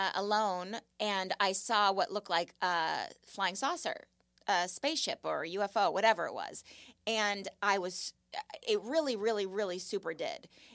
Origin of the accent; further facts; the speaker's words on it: Malibu, California, United States; But I grew up in Malibu, and I lived on Point Doom.